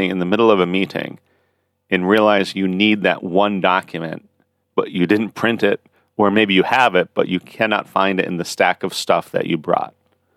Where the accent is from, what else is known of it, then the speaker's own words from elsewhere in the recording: United States; Growing up in the United States, I was always taught it's very important to look someone in the eye